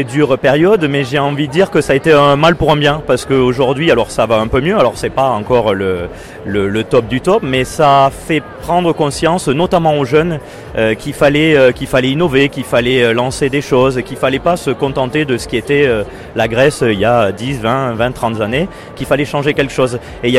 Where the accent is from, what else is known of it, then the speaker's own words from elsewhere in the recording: Toulouse, Occitanie, France; also born or lived in Montauban; Notre père est grec et notre mère française, donc tout un côté français, un côté grec. On a grandi à Toulouse, dans le sud